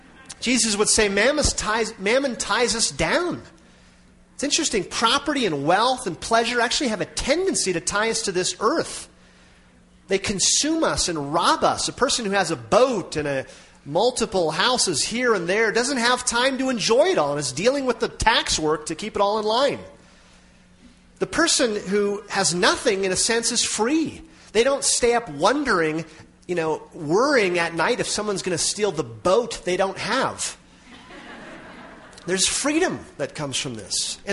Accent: Minnesota, United States; We grew up in Minnesota, agricultural area, and in the summer times, the farmers would hire out bean walkers is what they called them

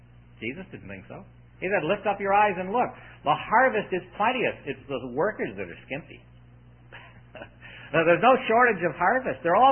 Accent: St. Catharines, Ontario, Canada; When we grew up in St. Catharines, we knew that the wires in our house were connected to Niagara Falls.

